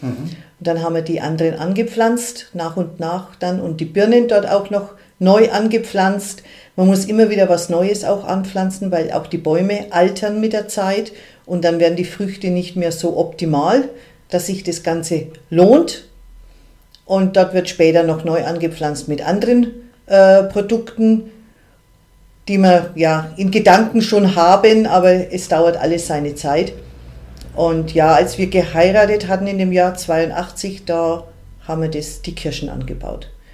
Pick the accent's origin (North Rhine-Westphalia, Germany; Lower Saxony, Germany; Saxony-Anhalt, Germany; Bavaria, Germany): Bavaria, Germany; Nuremberg; born there; Ich bin aus Nürnberg gebürtig und eigentlich Maschinenbautechnikerin.